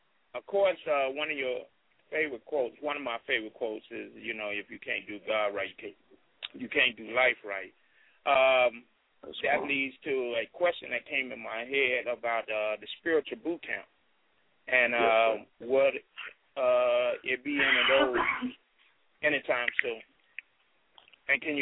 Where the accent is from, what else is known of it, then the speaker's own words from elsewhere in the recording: Atlanta, Georgia, United States; now in Laredo, United States; Well, right now I'm in Laredo, Texas. I'm from Atlanta.